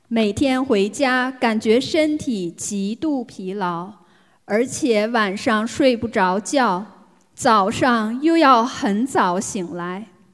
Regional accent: Brisbane, Queensland, Australia; 我来自澳大利亚布里斯本

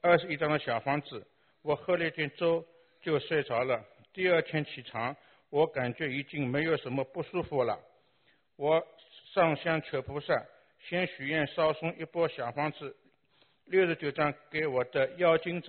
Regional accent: Shanghai, China; 我是来自上海的

